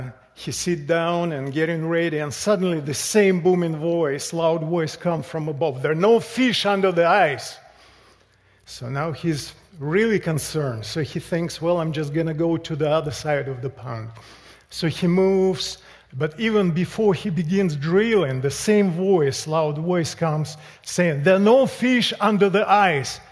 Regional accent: Russia; now in United States; as you know, we immigrated from Russia. We moved to East Tennessee, actually about 12 years ago. But back home, well, this is our home now. But in Russia, as you know, the climate is very different.

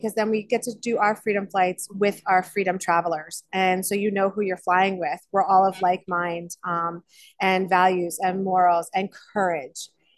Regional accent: New Jersey, United States; now in Florida, United States; I am originally from New Jersey. I'm in the beautiful sunny state of Florida now. My family and I have relocated.

